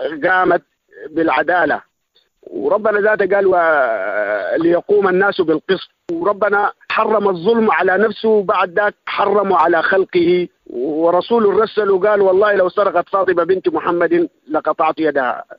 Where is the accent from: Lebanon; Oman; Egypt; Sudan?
Sudan; بلادنا السودان الحبيب